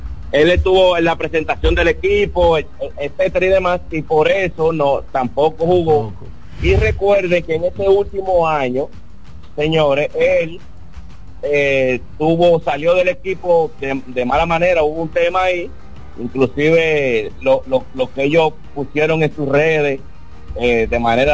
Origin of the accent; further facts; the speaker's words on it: Santo Domingo, Distrito Nacional, Dominican Republic; Yo soy nacido y criado en Villa Juana, aunque mi residencia por más de 25 años está en Villa Consuelo.